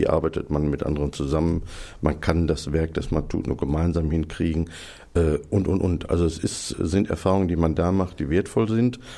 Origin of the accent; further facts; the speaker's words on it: Welver, North Rhine-Westphalia, Germany; ich komme aus dem Kreis Soest, vom Bauernhof in Welver-Meierich ganz genau. Deshalb klebt mir auch der Bördelehm an den Füßen, wie man so schön sagt.